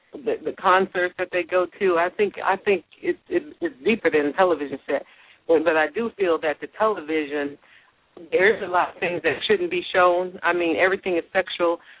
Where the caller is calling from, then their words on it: Corona, California, United States; I'm calling from the beautiful city of Corona.